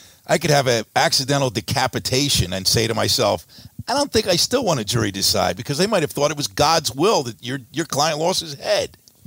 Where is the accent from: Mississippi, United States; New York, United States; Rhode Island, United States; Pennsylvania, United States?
Pennsylvania, United States; Philadelphia; Judge, I'm from Philly.